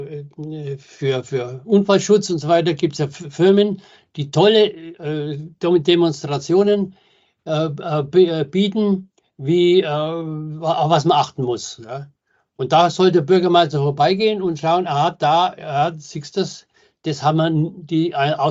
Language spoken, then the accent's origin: German; Bavaria, Germany; Jetzt komme ich zwar aus Bayern